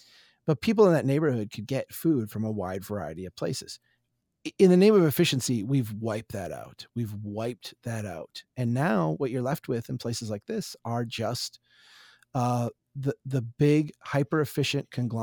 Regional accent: Brainerd, United States; I can see this, you know, out my window, actually. Brainerd, my hometown, it has how many dollars?

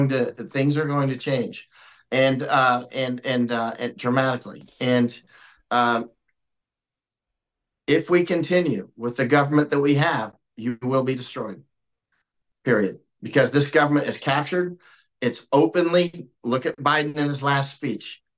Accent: Florida, United States; I grew up in Florida, and people would, you know, talk about how bad communists were.

